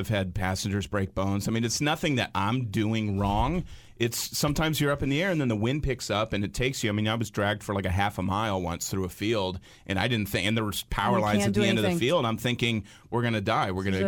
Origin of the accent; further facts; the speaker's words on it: Phoenix, Arizona, United States; And then I grew up in Phoenix, and that's where, I mean, there was a large one there.